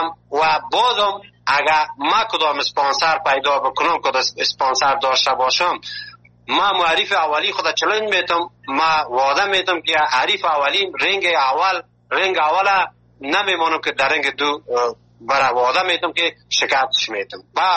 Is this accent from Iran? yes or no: no; Afghanistan; now in Turkey